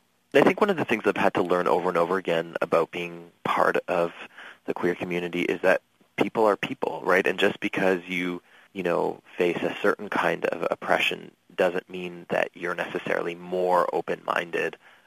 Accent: Edmonton, Alberta, Canada; explores that experience of growing up in Edmonton

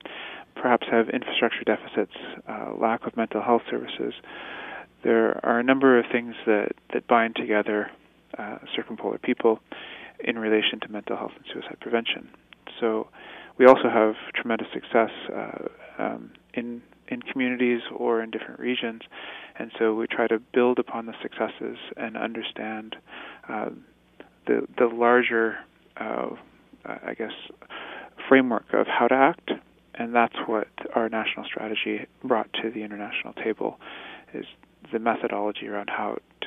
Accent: Canada; It is our hope as Canadian Inuit

